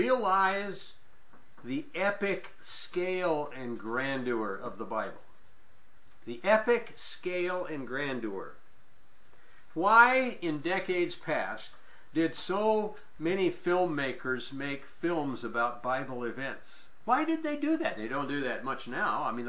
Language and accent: English; United States; you know, I'm an American